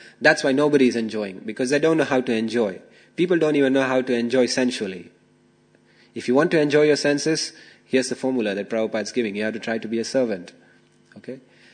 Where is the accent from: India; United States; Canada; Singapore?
India; I can testify to that because I grew up in India.